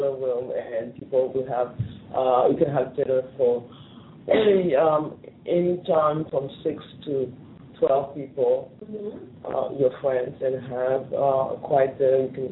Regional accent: Haiti; now in United States; And I guess with my accent, I'm originally from Haiti and so forth

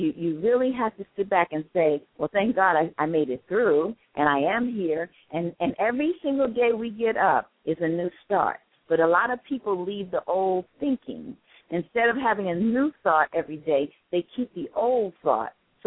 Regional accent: Brooklyn, New York, United States; I was from the Brownsville section of Brooklyn and in the Van Dyke Project, and we lived on the 10th floor.

